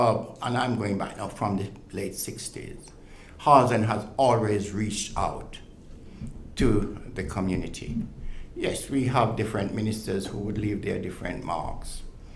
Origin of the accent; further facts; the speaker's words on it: Jamaica; moved away as an adult; now in United Kingdom; I came from Jamaica, young boy, 18 years old. You know, here I am now, 80 years old.